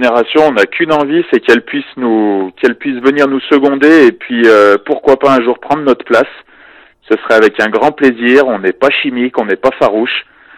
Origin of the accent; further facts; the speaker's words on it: Saint-Aupre, Auvergne-Rhône-Alpes, France; moved away as an adult; now in Saint-Laurent-du-Pont, France; Moi, je suis né à Saint-Aupre, hein, donc Saint-Auprien de souche.